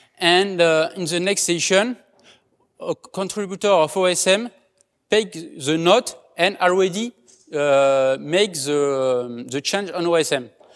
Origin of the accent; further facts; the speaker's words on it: Nouvelle-Aquitaine, France; English is a second language; I'm from France and particularly from Aquitaine. Aquitaine is a region of France.